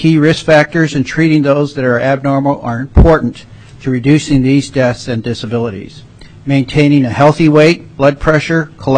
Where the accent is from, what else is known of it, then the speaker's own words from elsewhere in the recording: Wrangell, Alaska, United States; now in Juneau, United States; I'm a family physician born and raised in Wrangell, Alaska. I currently practice in Juneau